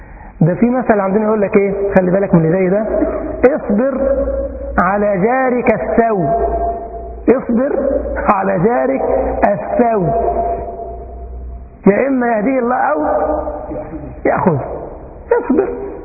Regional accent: Egypt; عندنا في مصر كدة إبريل، يقولنا كل سنة في شهر إبريل يطلع إشاعة

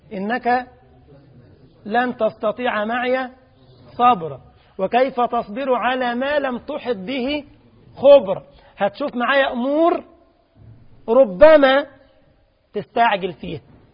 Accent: Egypt; طبعا القرية دي عندنا في مصر

